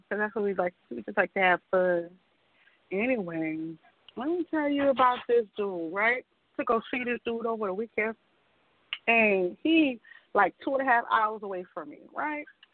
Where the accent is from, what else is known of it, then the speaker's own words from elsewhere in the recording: Brooklyn, New York, United States; I'm like, I'm from Brooklyn, son. I'm from Brooklyn, son.